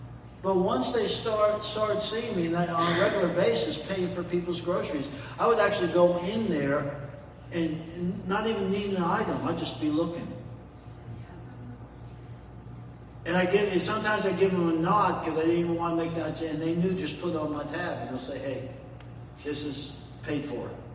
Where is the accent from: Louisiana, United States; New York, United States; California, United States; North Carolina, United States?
New York, United States; New York City; My excuse on everything is I grew up in New York. I'm not rude, I'm a New Yorker. I'm not impatient, I just grew up in New York.